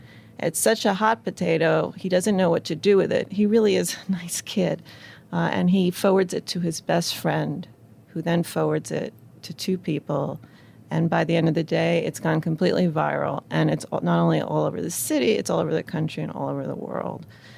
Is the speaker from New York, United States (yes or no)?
yes; New York City, New York, United States; And growing up in New York, I grew up here, being here for 9/11